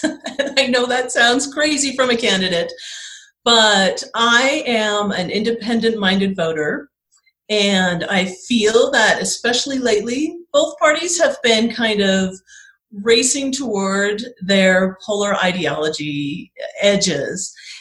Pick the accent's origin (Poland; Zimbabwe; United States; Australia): United States; Cody, Wyoming; also born or lived in Utah; like she said, and I was born in Utah. And shortly after, my family moved me to a very small town in northwest Wyoming called Cody, Wyoming, a very rural place where I grew up.